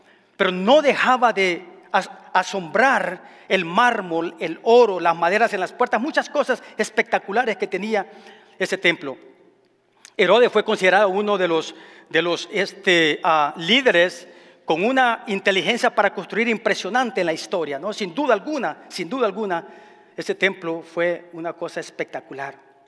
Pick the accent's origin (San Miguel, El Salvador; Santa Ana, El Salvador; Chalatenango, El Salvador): Santa Ana, El Salvador; born there; moved away; cuando visitamos mi país y llego a la ciudad donde yo nací. Se llama Santana.